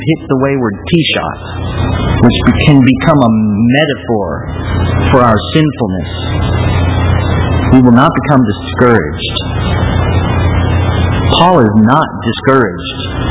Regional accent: United States; I was born and raised in the American suburbs after World War II, and I have to admit that it's been a pretty easy life.

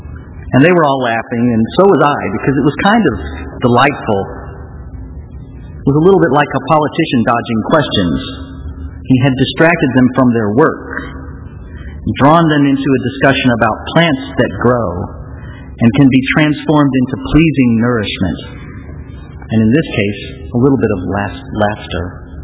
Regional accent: St. Louis, Missouri, United States; now in Ohio, United States; the Cardinals are my hometown team. And not many of their games are on TV here in Ohio.

